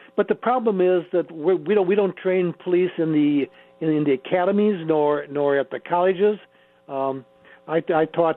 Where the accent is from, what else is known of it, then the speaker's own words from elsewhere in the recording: United States; just living up in this country, raising, being an American, is that you are going to take on some aspects of this of racism in our country.